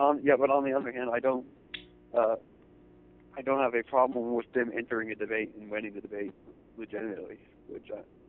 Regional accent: Northeast, United States; But I mean, I'm a Northeasterner. I'm not New Yorker, though.

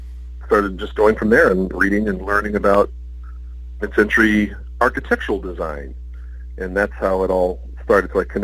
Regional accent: Hawaii, United States; I've been interested in preservation and architecture since I was a kid, growing up in Hawaii.

